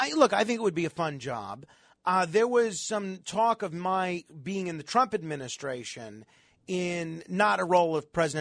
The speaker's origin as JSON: {"language": "English", "region": "New York", "country": "United States", "tie": "born or raised there", "said": "And I chose not to pursue it because I love living in New York. Honestly, this is my hometown."}